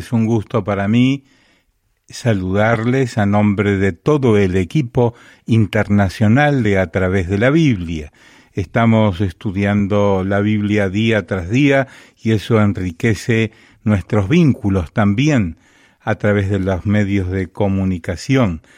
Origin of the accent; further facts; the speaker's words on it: Honduras; now in Conroe, United States; En mi país, Honduras, lo escuchaba todos los días a las 4 a.m. de la mañana, y aquí en la detención de Conroe, Texas, los escuchamos todos los días